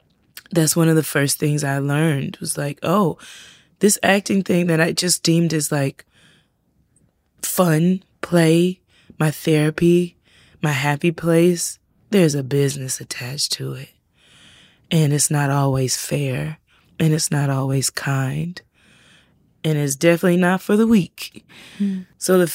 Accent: South Carolina, United States; also born or lived in Georgia; I mean, I live there now and I was born in Georgia and I grew up in South Carolina, so I get it.

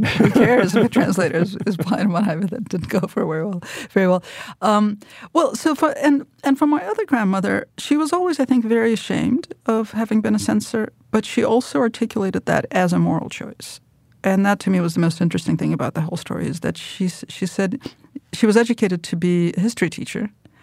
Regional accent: Moscow, Russia; So I was born in Moscow in 1967. I come from the intelligentsia. My grandmother lived in the Writers Union building, which is where I spent most of my childhood. And then when I went back to live in Moscow, I lived there as well.

